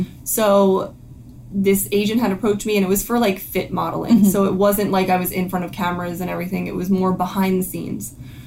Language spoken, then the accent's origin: English; Pennsylvania, United States; So I was raised in Bucks County, Pennsylvania.